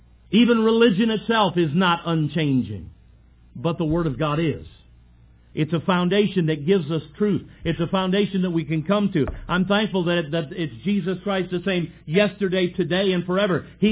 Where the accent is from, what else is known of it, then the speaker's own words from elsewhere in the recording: Michigan, United States; Being born and raised in Michigan, that is the tribulation.